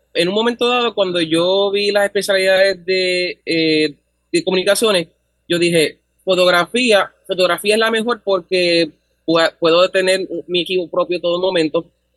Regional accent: Arecibo, Puerto Rico; yo soy nacido en Arecibo, criado toda mi vida. Un pequeño barrio llamado Barrio Arena, 2 kilómetros subiendo la cuesta desde el pueblo. Yo toda mi vida he querido a mi pueblo Utuado.

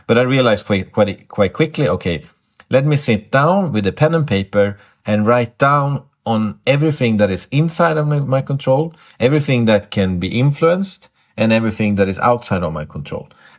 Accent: Sweden; basically move back to Sweden, my home country, and start from scratch.

